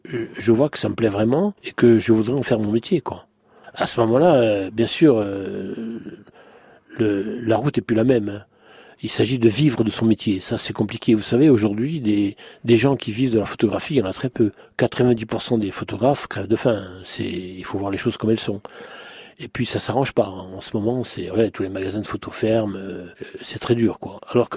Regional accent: Bastia, Corsica, France; also born or lived in Paris; now in Ajaccio, France; je suis né à Paris et j'ai vécu mon enfance à Bastia. Et j'ai quitté Bastia, si vous voulez, pour mon service militaire. Et j'ai été nommé à Ajaccio et j'en suis plus parti.

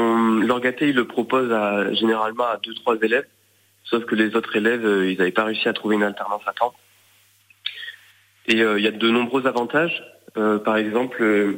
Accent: Occitanie, France; je viens du Lot, c'est pour ça.

